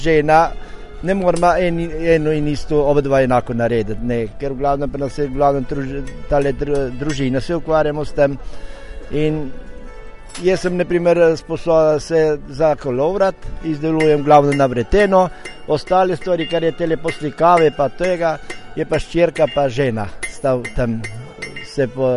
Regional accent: Ribnica, Southeast Slovenia, Slovenia; prihajam iz Ribnice

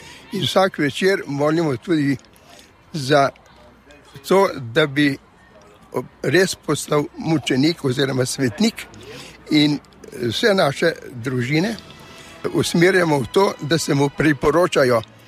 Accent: Mokronog, Southeast Slovenia, Slovenia; Je tudi moj rojak. On je zvodal doma, jaz sem pa iz Mokronoga.

